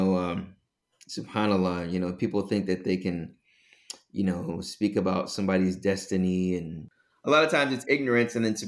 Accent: United States; born there; I'm a convert. I mean, I'm originally from Ghana, West Africa. I came here to, well, I was born in America. My parents came from Ghana. So I'm kind of like the first generation.

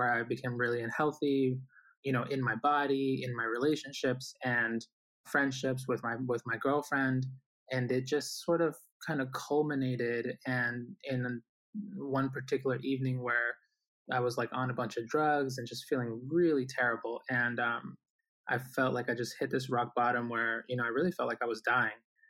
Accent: Boston, Massachusetts, United States; also born or lived in Guayaquil, Ecuador; I was born in Ecuador in the city of Guayaquil, and I came with my family to the United States when I was about 4 years old. So I definitely think of myself as Ecuadorian American. I think it's a good mixture of both. And I grew up in the city of Boston.

